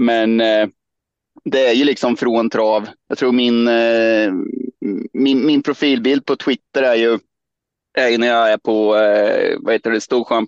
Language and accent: Swedish; Östergötland, Sweden; accent: Östgötska; jag tycker inte att jag har så tydlig östgötska, men de flesta som lyssnar brukar ju tycka att det är väldigt östgötskt.